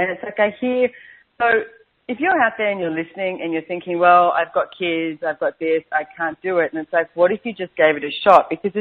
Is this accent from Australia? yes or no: yes; Australia; accent: Aussie; You know, that's being very Aussie the way I'm speaking right now.